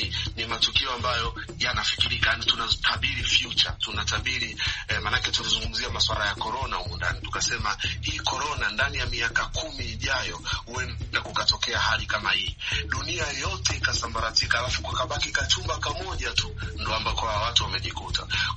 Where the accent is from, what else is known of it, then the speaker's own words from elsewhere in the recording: Tanzania; sisi ni wa Tanzania